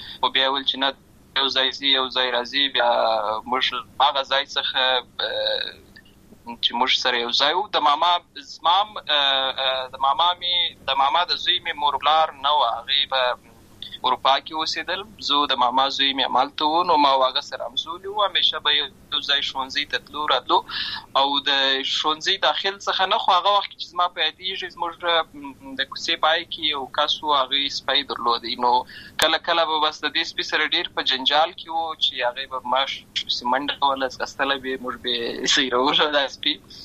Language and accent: Pashto; Lashkar Gah, Helmand, Afghanistan; زه په اصل کې د ورزغان ولایت یم، اما زه په هلمند ولایت لشکرګاه کې پیدا شوی یم، اما د لوی سوی یم، عملته می شونځي ستاده، عملته می ټول ژوند می لامه غزای څخه پیل شوی دی، خو په اصل کې زه د ورزغان ولایت څخه.